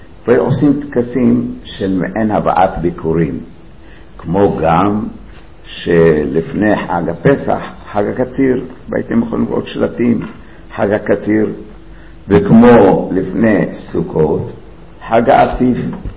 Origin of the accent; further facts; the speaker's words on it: Kadima, Central District, Israel; אני עדיין זוכר כילד גרתי אז במושבה שנקראת קדימה בשרון